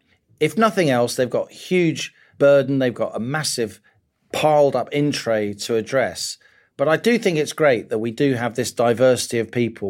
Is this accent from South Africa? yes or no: no; Kingsbury, London, United Kingdom; he grew up near me in Kingsbury, northwest London, which is not a glamorous place. Hi, Kingsbury. Very proud I come from Kingsbury